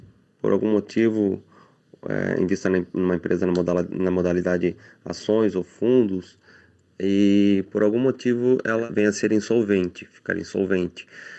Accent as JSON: {"language": "Portuguese", "town": "Itapeva", "region": "São Paulo", "country": "Brazil", "said": "sou da cidade de Itapeva, interior de São Paulo."}